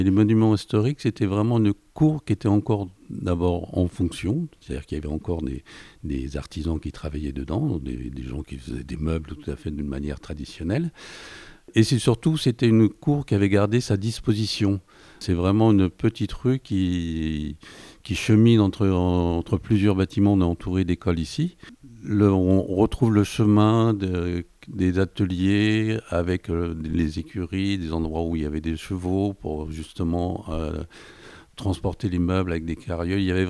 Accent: Paris, Île-de-France, France; Ben moi, je suis un enfant du quartier, puisque je suis né sur le Faubourg Saint-Antoine.

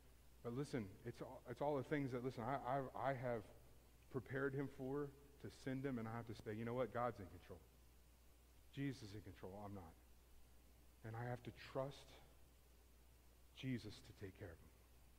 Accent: Houston, Texas, United States; I told you, I grew up in Houston. I grew up in Houston traffic, driving in Houston traffic.

